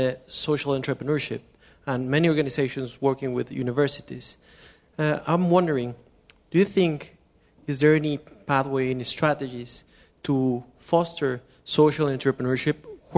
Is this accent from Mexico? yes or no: yes; Mexico; English is a second language; I come from Mexico.